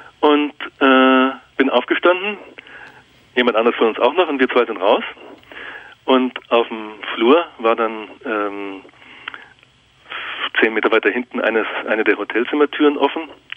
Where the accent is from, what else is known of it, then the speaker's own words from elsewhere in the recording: Germany; now in Zurich, Switzerland; obwohl ihr hört, ich bin ja Deutscher, aber ich bin seit 30 Jahren in Zürich